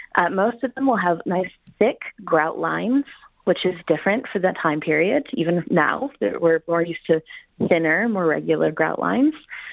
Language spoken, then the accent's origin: English; Detroit, Michigan, United States; So I was born and raised in Detroit.